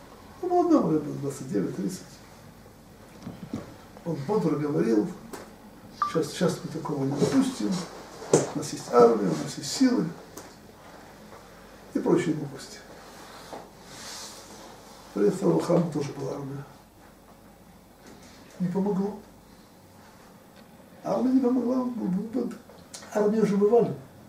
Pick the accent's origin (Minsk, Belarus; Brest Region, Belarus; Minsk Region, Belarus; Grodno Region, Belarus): Grodno Region, Belarus; Slonim; Я сам был уроженцем Слонима, помню его, 20 лет назад, это был Слоним.